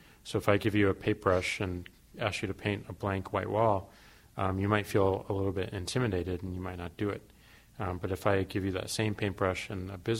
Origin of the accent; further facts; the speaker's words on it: St. Louis, Missouri, United States; I'm from St. Louis, and the school is not only a great engineering school in the Midwest